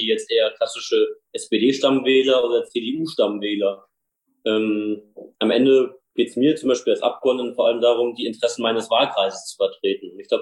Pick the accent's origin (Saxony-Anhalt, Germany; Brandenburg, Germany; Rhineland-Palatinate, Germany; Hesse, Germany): Hesse, Germany; ich bin 28 Jahre alt, war auch lange Zeit Kreisvorsitzender der Jusos, mein Kinzig-Kreis, meiner Heimat.